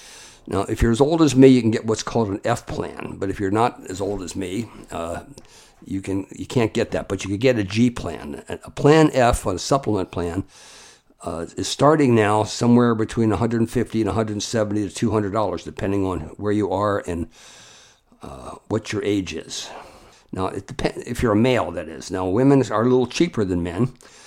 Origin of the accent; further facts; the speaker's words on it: Delaware, United States; Remember, I was from Delaware, I told you originally. I went to the University of Delaware.